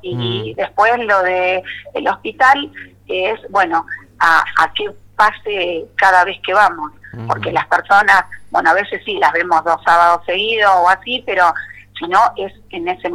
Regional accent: Casilda, Santa Fe, Argentina; Tenemos una compañera de Rosario y las restantes somos de Casilda

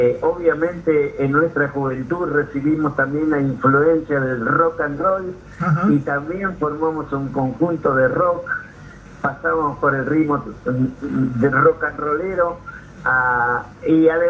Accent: Salta, Argentina; also born or lived in Buenos Aires; como buen salteño que soy, salí desde mi provincia cantando, pero nunca pensé que podría llegar a ser un artista reconocido

